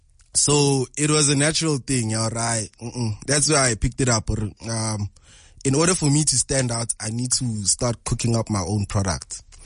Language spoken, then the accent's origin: English; Katlehong, Gauteng, South Africa; I'm from Kukatlong, ne?